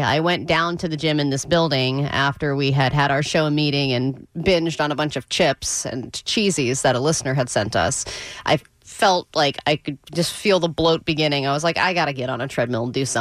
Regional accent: Huntington Beach, California, United States; from Huntington Beach

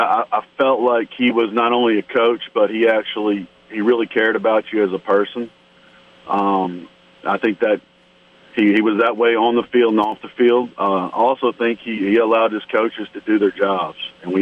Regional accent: Baton Rouge, Louisiana, United States; I grew up in Baton Rouge and went to Catholic High School.

